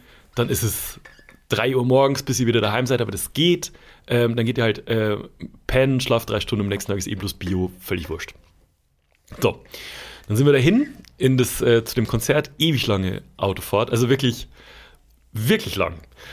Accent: Schwandorf, Bavaria, Germany; in Nürnberg, was von meiner Heimatstadt Schwandorf jetzt nicht so wahnsinnig weit entfernt war, so eine Stunde mit dem Zug.

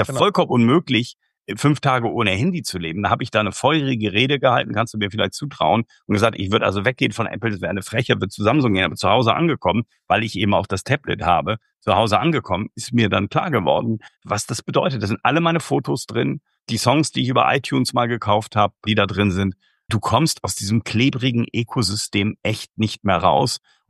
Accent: Bremen, Germany; Ja, ich bin ja Bremer

